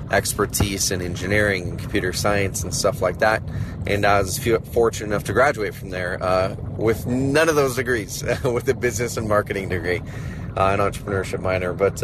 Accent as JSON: {"language": "English", "town": "Klamath Falls", "region": "Oregon", "country": "United States", "tie": "born or raised there", "said": "in Klamath Falls, where I grew up in Southern Oregon."}